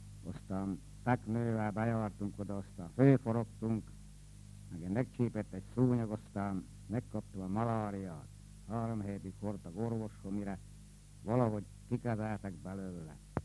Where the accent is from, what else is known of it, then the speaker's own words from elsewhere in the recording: Nagybodak, Hungary; born there; Nagybodakon születtem 1926. szeptember 2-án, kisiparos családból